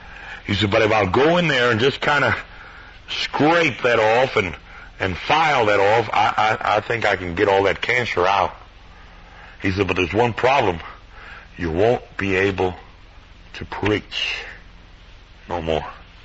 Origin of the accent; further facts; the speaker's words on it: United States; I grew up here in the States, but my father and my grandmother, they lived in Mexico.